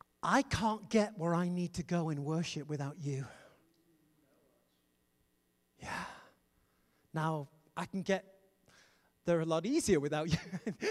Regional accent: United Kingdom; Excuse my English. I'm British, so I can get away with it.

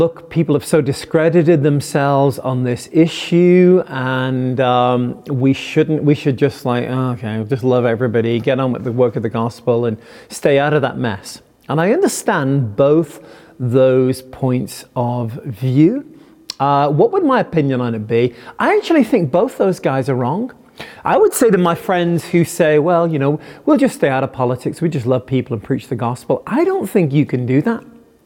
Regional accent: Liverpool, North West England, United Kingdom; born there; You know, I was born in Liverpool

